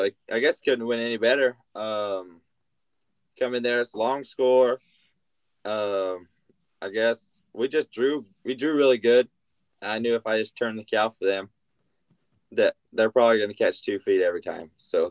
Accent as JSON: {"language": "English", "region": "Arizona", "country": "United States", "tie": "born or raised there", "said": "We grew up together in Arizona, and we jackpot like every weekend together."}